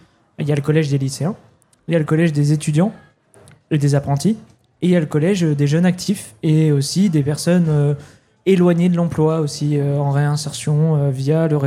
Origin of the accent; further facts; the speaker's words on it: Nouvelle-Aquitaine, France; moi je viens de Charente, mais du coup je suis sur le territoire de Charente et de Charente-Maritime.